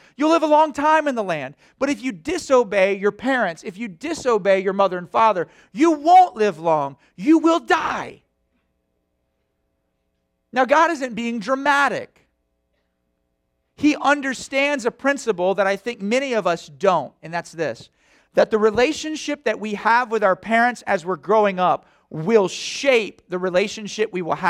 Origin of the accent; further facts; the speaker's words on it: United States; I was raised in America, and I remember the first time I heard the anthem